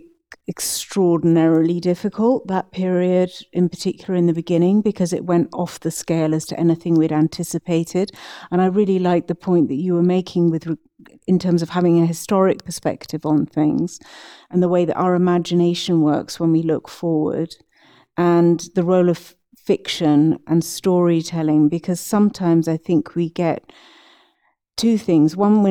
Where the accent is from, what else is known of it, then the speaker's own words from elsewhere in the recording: United Kingdom; That hurts me as a Brit